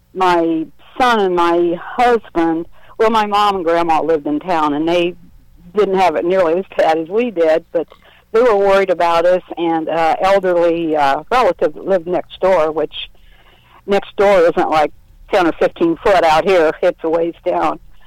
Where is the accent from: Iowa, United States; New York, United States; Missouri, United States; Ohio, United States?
Ohio, United States; Columbus; I grew up in the West End, and at the corner of Woodrow Bell Fountain, I believe it was, David, was like a bus stop